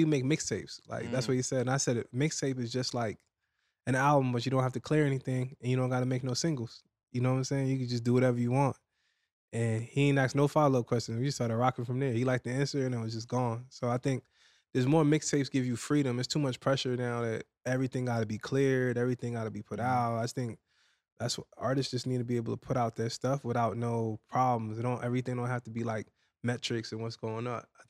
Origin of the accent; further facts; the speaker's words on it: Trinidad & Tobago; born there; Like I was born in Trinidad, but I must have left the country maybe like once or twice.